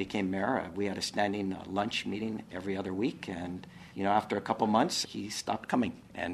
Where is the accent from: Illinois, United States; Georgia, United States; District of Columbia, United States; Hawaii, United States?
Hawaii, United States; Hilo; also born or lived in Waipawa; I was born in Waipawa and grew up in Hilo, small communities